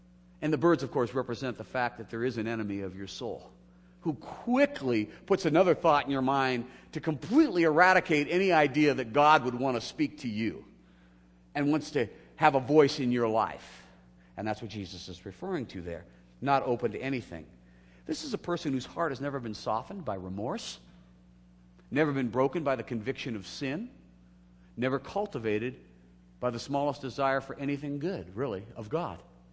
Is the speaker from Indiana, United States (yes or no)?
no; California, United States; there's certain parts I knew growing up in Southern California.